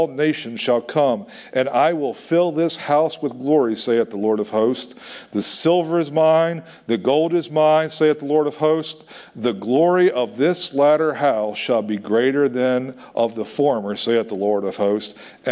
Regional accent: Finksburg, Maryland, United States; I grew up in Finksburg on Markley Road. We had a big, giant hill in our backyard.

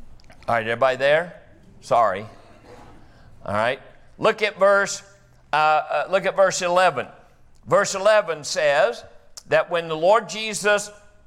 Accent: Westminster, Maryland, United States; And I said, I'm from Westminster, Maryland.

